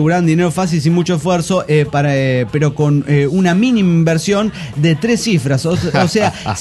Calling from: Quito, Pichincha, Ecuador; de Quito, Ecuador.

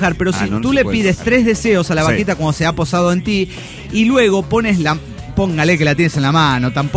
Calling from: Mexico City, Mexico; del DF Mexicano.

